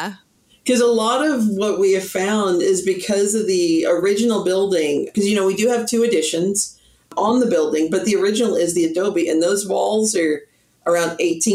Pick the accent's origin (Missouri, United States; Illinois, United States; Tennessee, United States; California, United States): Tennessee, United States; I'm from Tennessee originally, so I don't miss the humidity that much, though.